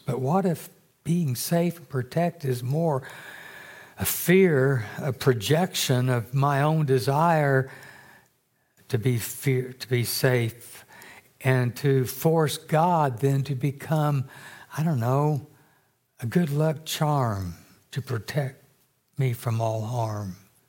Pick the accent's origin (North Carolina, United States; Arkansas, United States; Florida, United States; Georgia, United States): Arkansas, United States; Little Rock; the home in which I was raised in Little Rock